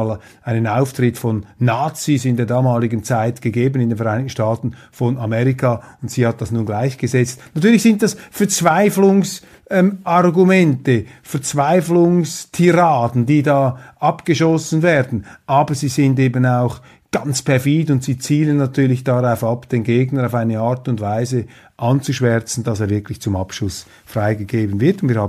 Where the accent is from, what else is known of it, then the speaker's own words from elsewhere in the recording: Switzerland; So etwas würde ich sowieso nie machen als Schweizer Wahlbeobachter.